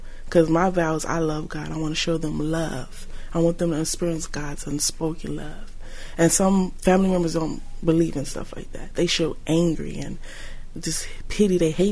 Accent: Compton, California, United States; I was raised in Compton.

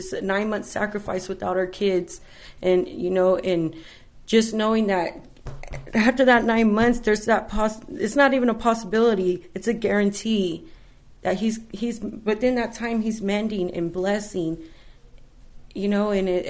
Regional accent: Bakersfield, California, United States; moved away as an adult; now in Fresno, United States; I grew up in Bakersfield for the first 19 years of my life, and then I moved to Fresno in 2000. So, yeah, I've been here for 14 years.

